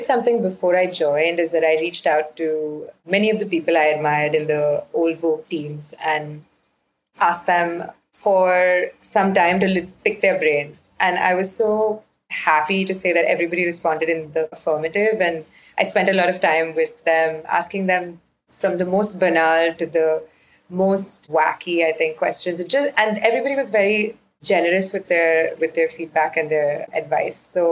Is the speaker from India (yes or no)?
yes; Goa, India; I mean, I'm from Goa, and Goa is now the place that everybody either wants to move